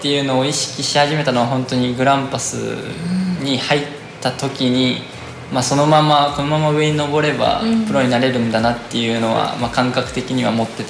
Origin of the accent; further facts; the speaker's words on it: Mie, Japan; は三重県です。